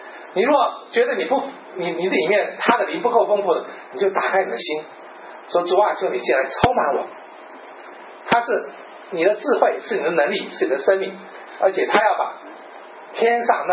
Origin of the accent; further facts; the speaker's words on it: Taiwan; now in Canada; 所以我自己呢，来加拿大的时候是1977年，到现在这么多年了，跑到美国去。你要给我美国护照，我是台湾人，到中国可以拿台胞证。